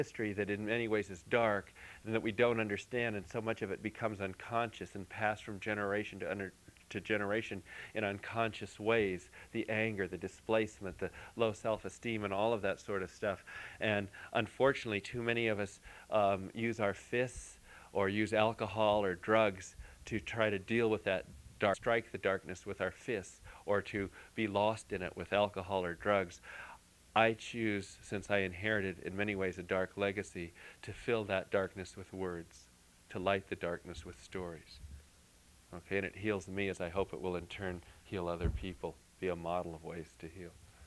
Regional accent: Santa Rosa, California, United States; No, I grew up in town in Santa Rosa, which is about an hour or so from the reservation.

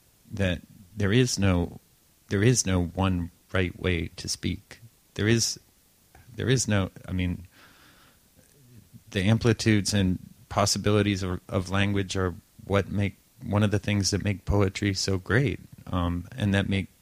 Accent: Appalachia, United States; accent: Appalachian; So in terms of Appalachian dialect, as we say it, that's how we say it there, as Appalachian. And that's you know, neither here nor there. But, for one, I grew up in it.

